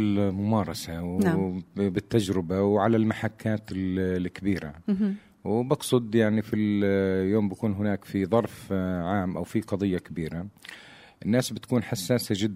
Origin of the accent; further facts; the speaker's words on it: Palestine; إحنا إنسان فلسطيني العربي